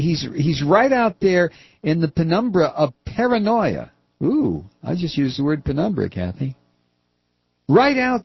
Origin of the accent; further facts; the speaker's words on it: India; now in United States; I grew up in India, a Sunni.